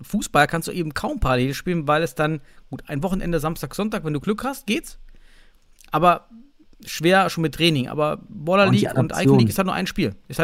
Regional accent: Suhl, Thuringia, Germany; ich komme ja aus Suhl

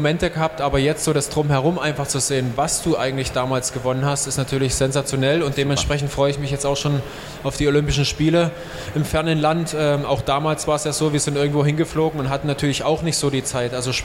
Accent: Saxony, Germany; born there; wo ich geboren bin im Erzgebirge, das ist ja noch in den neuen Bundesländern, da war immer, man hat es immer so verschrien als das Sibirien von Deutschland. Also da war immer strenge Winter

